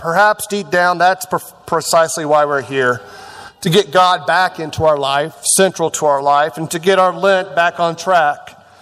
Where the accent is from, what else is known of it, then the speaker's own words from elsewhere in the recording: Kokomo, Indiana, United States; Just yesterday, my hometown of Kokomo, Kokomo High School, was playing in the semi-state in Lafayette.